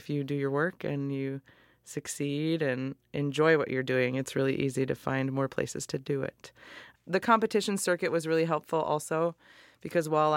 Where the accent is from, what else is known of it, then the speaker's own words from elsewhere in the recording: North Dakota, United States; I'm from North Dakota. I don't know where Greg's originally from, but we're all Midwestern mutts. I think I haven't lived anywhere but the Midwest.